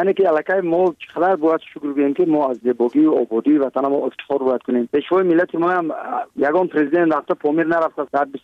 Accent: Tajikistan

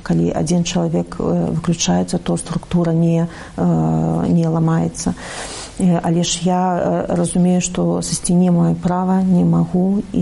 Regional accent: Belarus; як білоруси, я впевнена, що українцям вельми важливо чути від російської опозиції

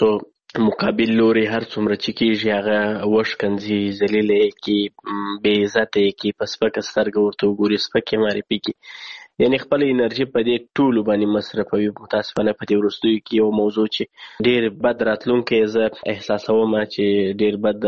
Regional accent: Kandahar, Afghanistan; زه د کندهار ولایت اوسیدونکی یم.

